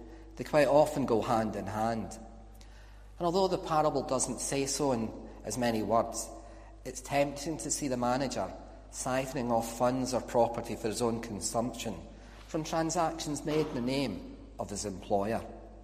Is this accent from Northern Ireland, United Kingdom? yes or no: no; Scotland, United Kingdom; I'm Scottish and I'm a lawyer.